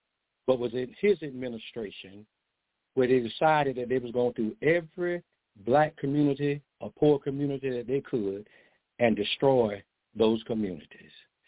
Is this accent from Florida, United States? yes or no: yes; Jacksonville, Florida, United States; from Jacksonville, Florida, Black Bottom.